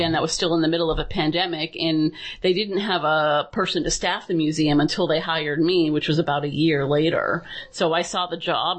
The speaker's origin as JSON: {"language": "English", "town": "Worcester", "region": "Massachusetts", "country": "United States", "tie": "born or raised there", "said": "I'm born and raised in Worcester."}